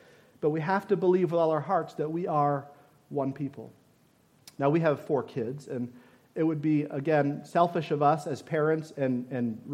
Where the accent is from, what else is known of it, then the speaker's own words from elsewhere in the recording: Vermont, United States; She grew up in Massachusetts. I grew up in Vermont.